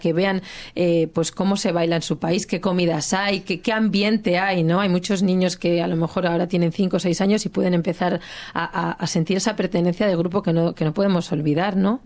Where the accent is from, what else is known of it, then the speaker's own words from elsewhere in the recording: Spain; now in Australia; llevo apenas 2 años que vengo de España